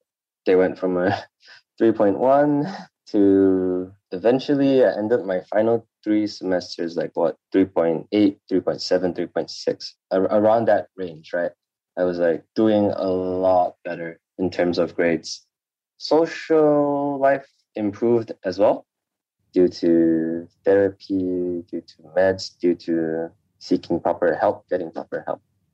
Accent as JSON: {"language": "English", "region": "Sabah", "country": "Malaysia", "said": "I'm 23 years old. I'm from Sabah, and currently I'm working in Seoul South."}